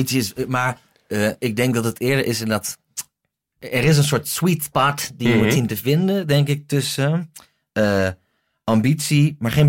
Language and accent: Dutch; Groningen, Netherlands; Ik kom uit Groningen.